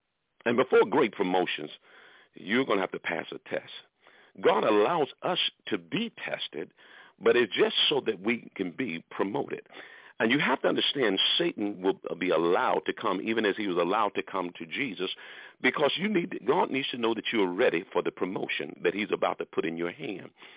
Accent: Brookhaven, Mississippi, United States; I'm also from Brookhaven, Mississippi. I don't know if you knew about that small town, but that's definitely home for me.

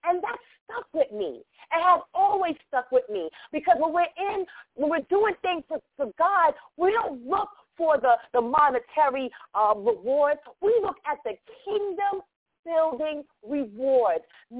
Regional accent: Queens, New York, United States; I'm from Queens, New York, and I know if I cross over that Verrazano Bridge and go on the Belt Parkway and enter into Queens and see it in ruins

